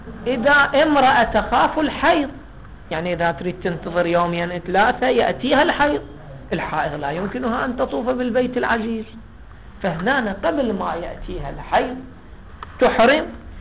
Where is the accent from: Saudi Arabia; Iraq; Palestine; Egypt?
Iraq; أنا أذكر أول سنة اللي إحنا من العراق رحنا للحج